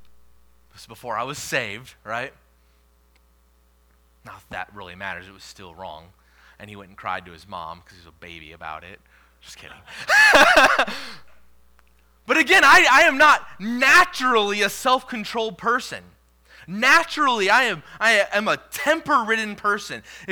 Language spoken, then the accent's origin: English; Wisconsin, United States; In my hometown growing up, it was in Wisconsin, right? So there was snow.